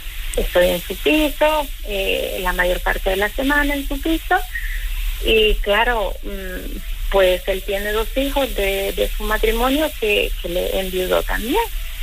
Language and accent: Spanish; Honduras; moved away as an adult; con 6 hijos, soy de Honduras